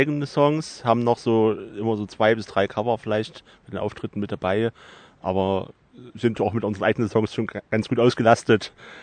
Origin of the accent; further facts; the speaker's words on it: Gera, Thuringia, Germany; now in Jena, Germany; ich komme aus Gera und habe es ganze 40 Kilometer nach Westen geschafft, nach Jena.